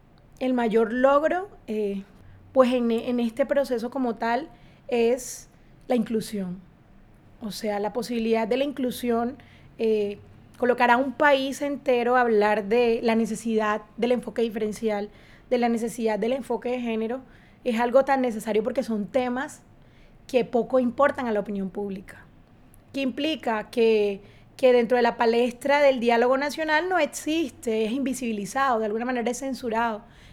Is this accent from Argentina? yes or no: no; Colombia; El proceso de paz es una oportunidad, número uno, para escucharnos como colombianos